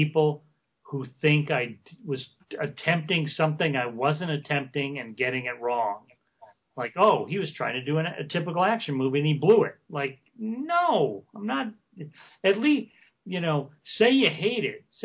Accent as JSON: {"language": "English", "region": "Indiana", "country": "United States", "tie": "born or raised there", "said": "He's my best friend, and we grew up together in Indiana. We both came out here at the same time"}